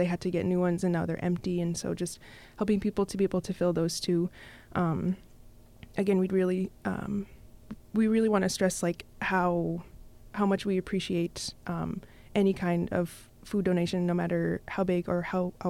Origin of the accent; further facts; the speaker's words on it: Togiak, Alaska, United States; now in Bethel, United States; I'm originally from Togiak, but I live and work here in Bethel.